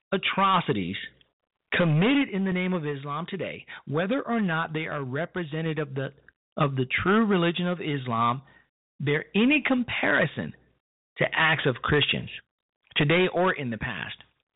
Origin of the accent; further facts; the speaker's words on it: Chicago, Illinois, United States; on the south side of my hometown, Chicago, Illinois